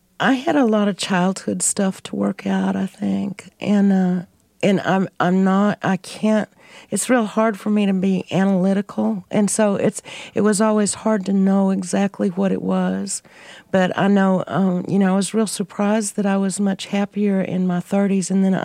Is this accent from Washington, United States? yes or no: no; Lubbock, Texas, United States; I think that growing up in Lubbock in that little box made some, you know, it forced us